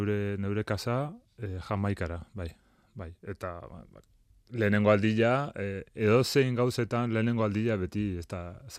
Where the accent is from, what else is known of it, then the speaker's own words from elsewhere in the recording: Zumaia, Basque Country, Spain; Nik esango nuke nomada naizela. Zumaian jaiotakoa, Zumaian ezitakoa, eta ondo ezitakoa, gustoa, baina, bueno, bai, ezin geldik egon.